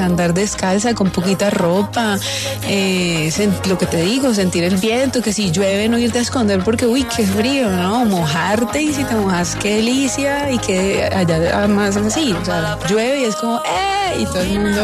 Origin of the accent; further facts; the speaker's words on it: Cali, Valle del Cauca, Colombia; que era volver a mi tierra, volver a Cali, que ya parecía así como una utopía, pero finalmente se hizo realidad